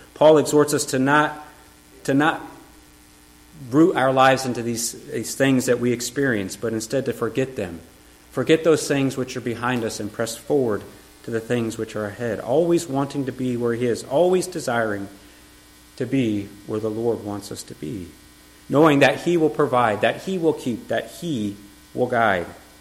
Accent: Denver, Colorado, United States; now in Missouri, United States; When I first got here, people asked, "Where are you from?" "Well, from Denver." "You don't sound like you're from here." And I had to learn what it was like to speak Missourian.

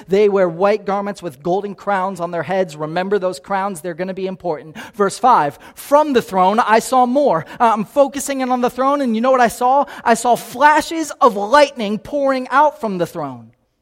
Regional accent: Naples, Florida, United States; I grew up here in Naples, Florida

